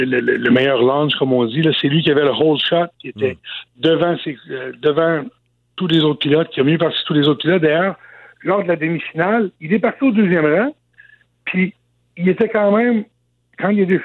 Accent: Trois-Rivières, Quebec, Canada; ses débuts chez nous à Trois-Rivières

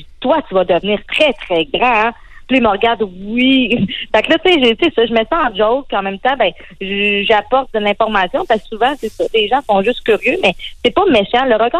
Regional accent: Quebec, Canada; Ben, c'est ça, je viens de l'Abitibi.

